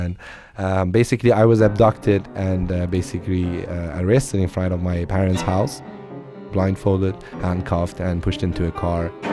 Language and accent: English; Iran; My first musical memories actually go back to the 80s when I was growing up in Iran.